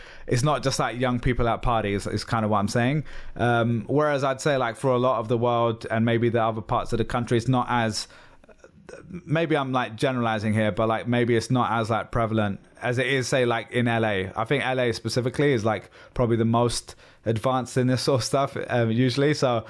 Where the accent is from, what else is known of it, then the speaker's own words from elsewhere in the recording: England, United Kingdom; And I'm English, so I completely get it, right?